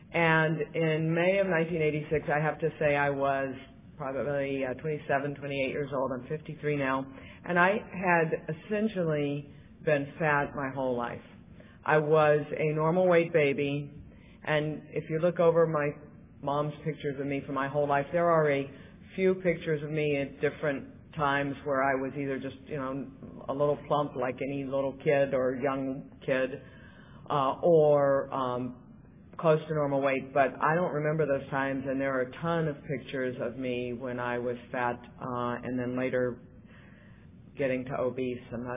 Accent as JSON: {"language": "English", "town": "White Plains", "region": "New York", "country": "United States", "said": "I'm a compulsive overeater. I'm from White Plains, New York."}